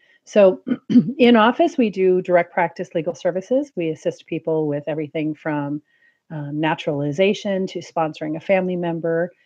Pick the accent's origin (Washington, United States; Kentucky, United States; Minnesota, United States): Minnesota, United States; now in California, United States; for those of us in California, it's pretty cold. but I grew up in the Twin Cities area where Terry is right now, so I can manage this.